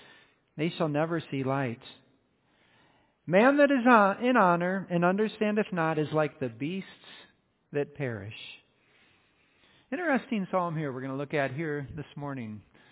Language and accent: English; Indiana, United States; And I grew up in Indiana. My parents are still there.